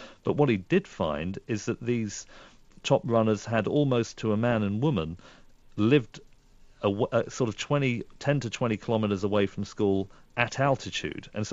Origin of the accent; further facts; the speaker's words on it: Reading, South East England, United Kingdom; born there; the street that I was born in Reading, is a street called Silverdale Road